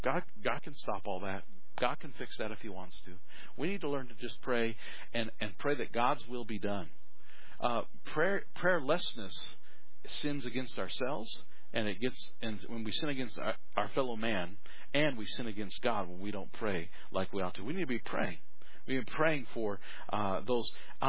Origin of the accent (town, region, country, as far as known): United States